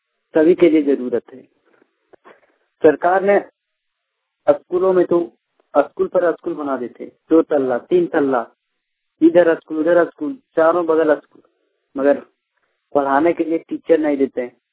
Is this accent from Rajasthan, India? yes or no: no; Simaria, Jharkhand, India; मैं गिरिडीह जिला सिमरिया गांव का रहने वाला हूँ।